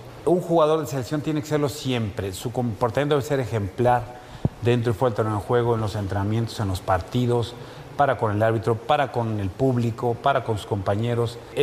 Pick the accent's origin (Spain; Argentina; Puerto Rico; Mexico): Mexico; una enorme oportunidad para mí como entrenador y como mexicano de tener un mundial en mi país